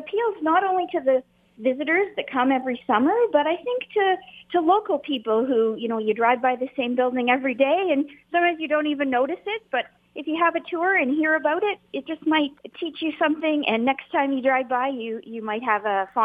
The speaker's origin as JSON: {"language": "English", "region": "Ontario", "country": "Canada", "tie": "born or raised there", "said": "I grew up in Perth County, so I have an awareness and a passion for history"}